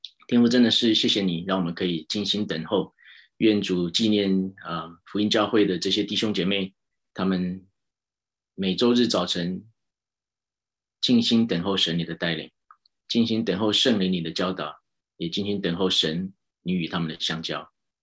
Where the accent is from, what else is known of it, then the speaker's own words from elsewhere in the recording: Taiwan; now in United States; 本来以为我的故乡台湾是很紧急的状态，